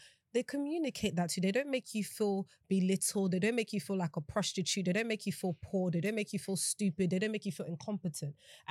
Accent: Nigeria; I'm Nigerian and you're making somebody whiter, lighter, someone that's not even Nigerian

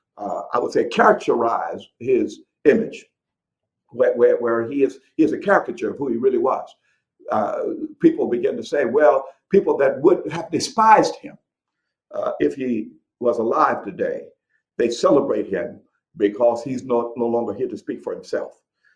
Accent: St. Louis, Missouri, United States; I'm from St. Louis, and the Gateway Arch is there.

